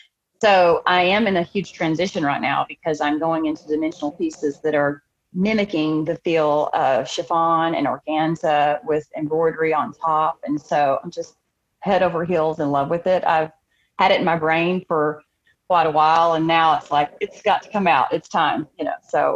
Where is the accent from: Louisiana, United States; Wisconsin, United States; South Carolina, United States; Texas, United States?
Texas, United States; now in Siloam Springs, United States; I'm from East Texas, but my family is from Northwest Arkansas. And so I made a big move back home, back to Northwest Arkansas.